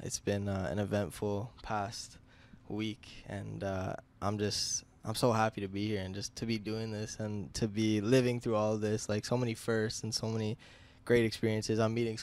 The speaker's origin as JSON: {"language": "English", "town": "Timmins", "region": "Ontario", "country": "Canada", "tie": "born or raised there", "lives_now": "Toronto, Canada", "said": "But growing up in Timmins, there wasn't much of a music scene, and there's really no like venues that put on concerts or shows."}